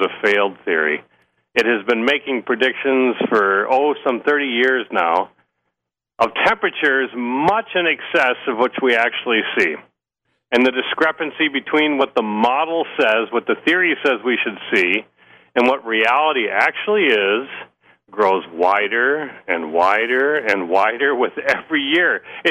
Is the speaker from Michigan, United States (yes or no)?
yes; Gaylord, Michigan, United States; born or raised there